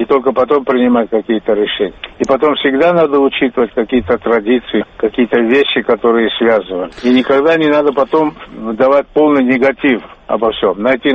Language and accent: Russian; Georgia; Я как грузин, я патриот своей страны.